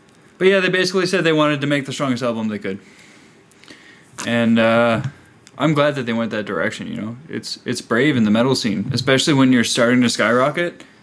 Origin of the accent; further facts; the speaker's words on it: Newfoundland and Labrador, Canada; now in British Columbia, Canada; I'm from Newfoundland, now I'm in BC, one coast to the other, coastal BC.